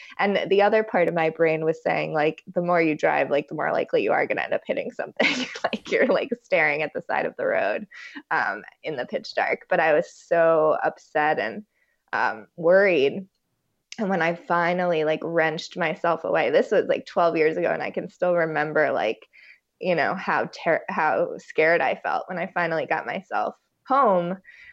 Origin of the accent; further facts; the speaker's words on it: Long Island, New York, United States; I got a job right away working in Manhattan. I'm from Long Island.